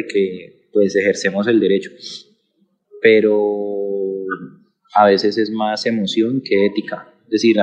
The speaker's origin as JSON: {"language": "Spanish", "country": "Colombia", "said": "¿Qué tan éticos somos los colombianos en el momento de elegir?"}